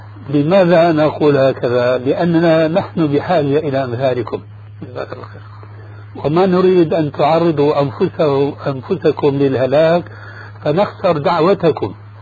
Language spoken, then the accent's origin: Arabic; Syria